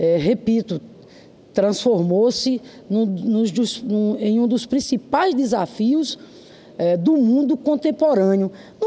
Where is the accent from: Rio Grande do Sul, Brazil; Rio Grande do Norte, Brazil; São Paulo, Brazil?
Rio Grande do Norte, Brazil; tive nesse último fim de semana lá no meu estado, Rio Grande do Norte.